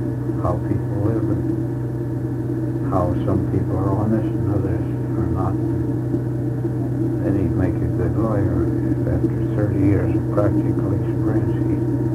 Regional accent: Colorado, United States; born there; Well, I lived right at home. I was born in Colorado, and as mining, Wild West mining country

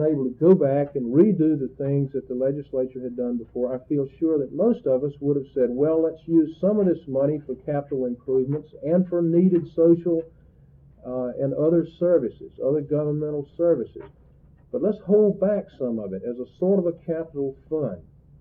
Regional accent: North Carolina, United States; I grew up in North Carolina

